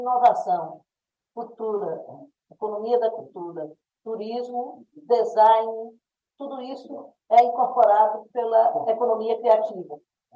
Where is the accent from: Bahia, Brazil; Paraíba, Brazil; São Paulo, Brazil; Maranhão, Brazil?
Bahia, Brazil; na Bahia um campus, que é o campus dos Malês, lá na minha terra e na terra do nosso líder, Antônio Brito